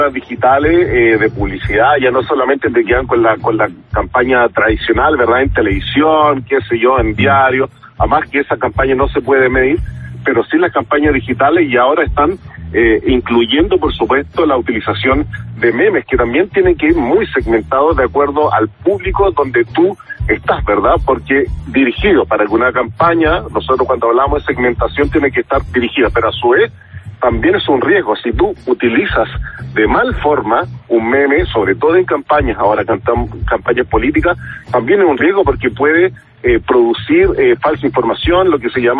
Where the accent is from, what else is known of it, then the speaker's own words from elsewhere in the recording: Chile; porque pucha que somos rápidos los chilenos con los memes